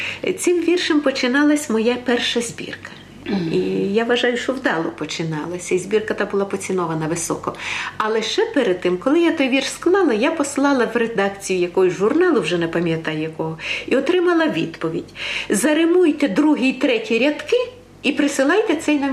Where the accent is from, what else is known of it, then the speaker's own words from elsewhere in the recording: Rivne Oblast, Ukraine; also born or lived in Kremenets; Я народилась в Крем'янці, це Тернопільська область. А росла я на Рівненщині до 17 років. А в таборі, ще поки я була неповнолітня, я була в Чернігові. А потім, коли я звільнилася, то я 35 років жила на Донеччині.